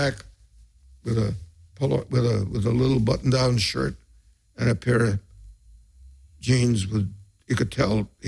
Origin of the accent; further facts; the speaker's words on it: New York, United States; born there; I was born in New York.